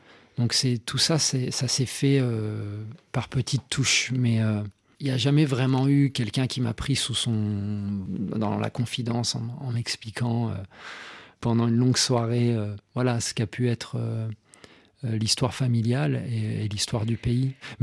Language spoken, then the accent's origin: French; Burundi; quand j'étais petit, au Burundi.